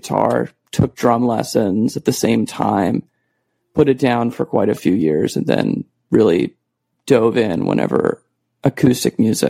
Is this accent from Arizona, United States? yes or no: yes; Arizona, United States; So I grew up in Arizona, but I wanted to see Wyoming.